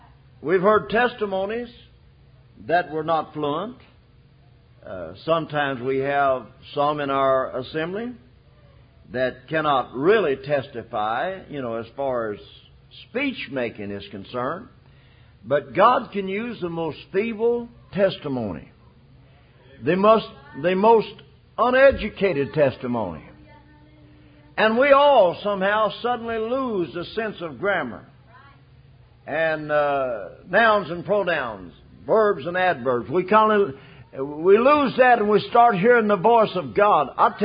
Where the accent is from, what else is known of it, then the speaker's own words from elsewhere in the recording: Lesterville, United States; I guess a lot of folks have felt that way about me. I'm from Lesterville. Can anything good come out of Lesterville?